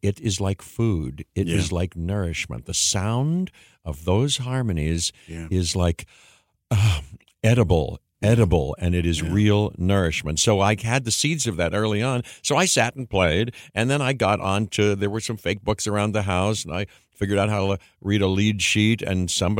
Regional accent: Pittsburgh, Pennsylvania, United States; I grew up in Pittsburgh, the home of … as you know, and … many other people.

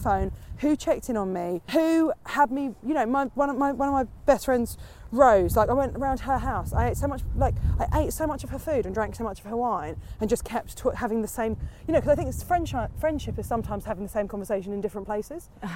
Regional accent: Portsmouth, South East England, United Kingdom; I'm from Portsmouth. Like that's still, I'm still from Pompey.

